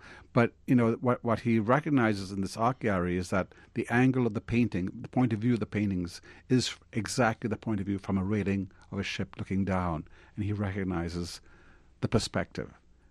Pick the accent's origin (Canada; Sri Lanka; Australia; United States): Sri Lanka; when I grew up in Sri Lanka, I didn't really read many books.